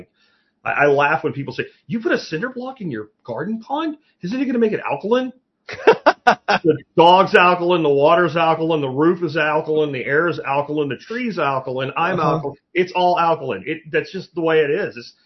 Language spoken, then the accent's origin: English; Pennsylvania, United States; now in Texas, United States; When I first set up a garden in Texas, I grew up gardening in Pennsylvania. I did all the shit that I did in Pennsylvania.